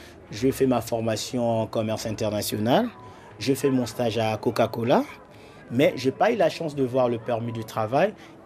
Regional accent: DR Congo; Je suis de la RDC, la République démocratique du Congo. Je suis né en 83.

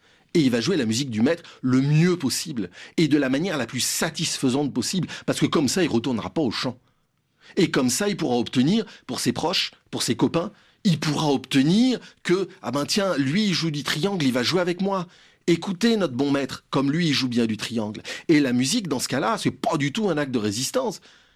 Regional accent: Guadeloupe; moi je viens de la Guadeloupe

